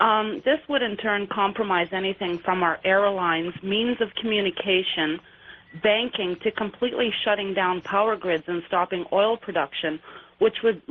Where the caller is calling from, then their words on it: Fort McMurray, Alberta, Canada; Hi, I'm calling from the oil sands capital of the world, Fort McMurray, Alberta.